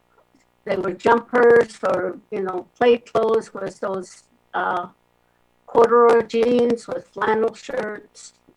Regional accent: Gray Mountain, Arizona, United States; born there; I was born in Gray Mountain, Arizona, on the Navajo Reservation. It's north of Flagstaff, and very remote area. My parents were sheep herders.

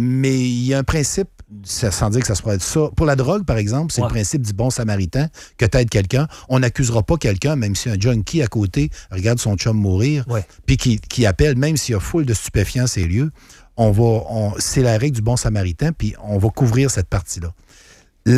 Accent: Quebec, Canada; quand j'étais jeune dans Beauce, on se tenait, ben, il y avait la gang du village, il y avait la gang du domaine

